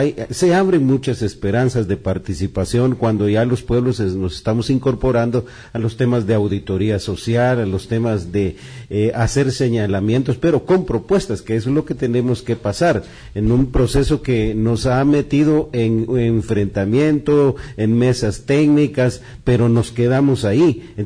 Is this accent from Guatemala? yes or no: yes; Guatemala; todos somos guatemaltecos y en eso estamos de acuerdo